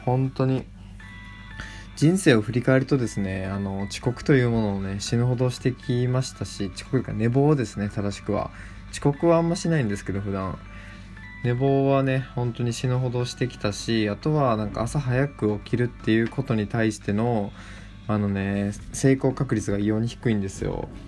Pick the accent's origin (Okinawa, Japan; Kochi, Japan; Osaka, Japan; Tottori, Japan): Kochi, Japan; now in Chiba, Japan; 僕のね地元は四国のね高知県です。皆さんわかりますか、高知県。今関東に僕住んで、まあ、千葉に住んでるんですけど